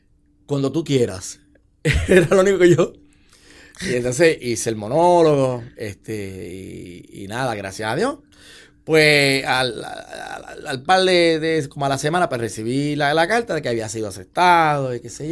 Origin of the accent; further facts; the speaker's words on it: Santa Isabel, Puerto Rico; Yo soy natural de Santa Isabel, eso así.